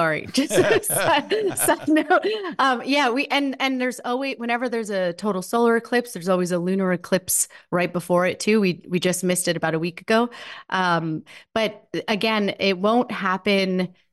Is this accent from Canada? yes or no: yes; Canada; And being Canadian, we always worry about weather.